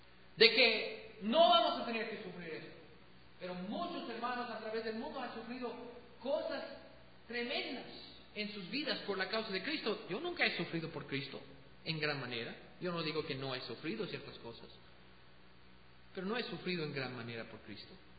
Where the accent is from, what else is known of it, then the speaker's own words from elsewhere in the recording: United States; Spanish is a second language; yo vengo de los Estados Unidos, y perdón, hermanos, pero yo voy a ser un poco duro en mis propios paisanos